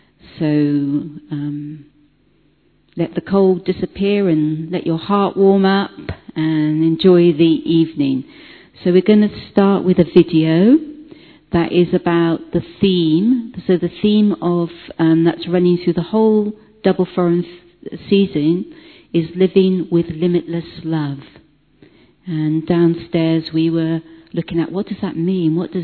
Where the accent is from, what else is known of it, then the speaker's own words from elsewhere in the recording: London, United Kingdom; I'm from London.